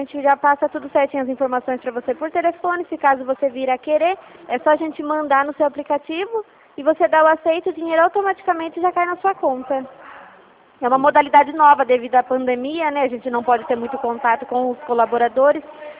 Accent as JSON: {"language": "Portuguese", "town": "Santa Bárbara", "country": "Brazil", "said": "Eu sou aqui de Santa Bárbara"}